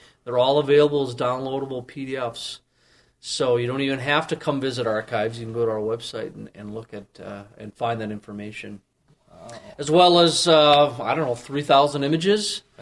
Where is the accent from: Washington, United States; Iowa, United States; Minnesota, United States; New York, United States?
Minnesota, United States; it's funny, I'm from Minnesota, and the first time I was on campus was when I interviewed for this job in 2007. And I have relatives in central Minnesota